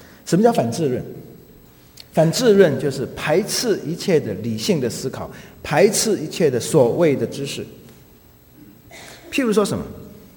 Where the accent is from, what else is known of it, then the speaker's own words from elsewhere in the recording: China; 所以我们中国人说的对，人看人呢，人心是隔肚皮的